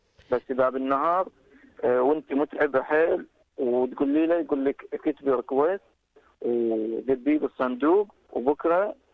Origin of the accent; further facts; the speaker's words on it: Iraq; عندنا بالعراق